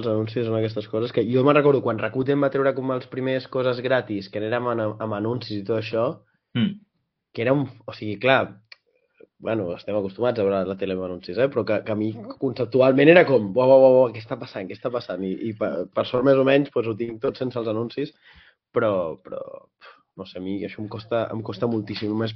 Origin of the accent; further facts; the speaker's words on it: Barcelona, Catalonia, Spain; jo soc de Barcelona, bueno, estem al costat